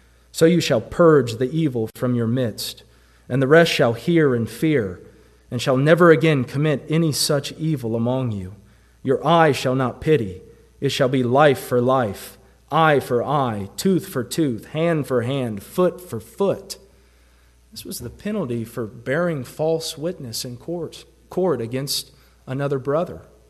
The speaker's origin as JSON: {"language": "English", "region": "the South", "country": "United States", "accent": "southern", "said": "Y'all, you people, my southern accent, y'all destroy this temple"}